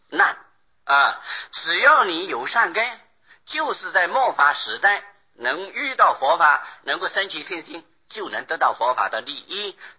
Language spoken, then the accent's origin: Chinese; China; 等于我们中国人说盘古开天，盘古开天，各位知道吧？我们中国古代认为这个天地是怎么来的？